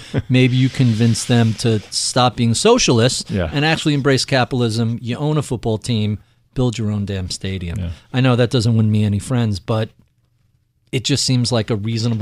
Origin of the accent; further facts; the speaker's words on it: New York, United States; Obviously, I'm not going to talk about anything in Boston sports as a New Yorker.